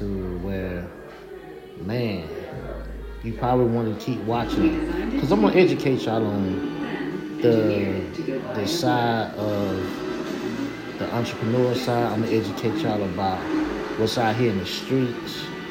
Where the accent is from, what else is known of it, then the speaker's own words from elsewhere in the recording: McDonald, Georgia, United States; From my hometown, you know, through the ups and downs, I'll tell you about that. From McDonald, Georgia, I'll give y'all some inside details about McDonald, Georgia